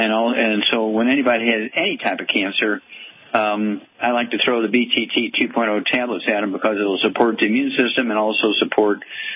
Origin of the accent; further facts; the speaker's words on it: Missouri, United States; Okay, Chuck, let's go to my home state, Missouri, the Mighty Mo.